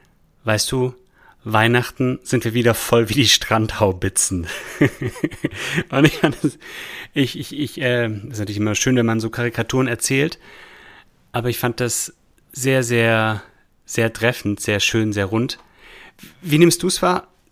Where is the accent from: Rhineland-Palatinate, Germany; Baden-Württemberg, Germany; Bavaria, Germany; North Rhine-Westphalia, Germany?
Baden-Württemberg, Germany; Remseck; ich komme aus Remseck bei Ludwigsburg, bei Stuttgart.